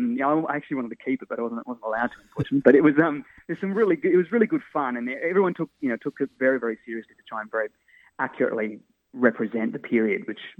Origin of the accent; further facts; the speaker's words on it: Perth, Western Australia, Australia; I mean, I'm from Perth, Western Australia originally, and spent a lot of time down in Fremantle.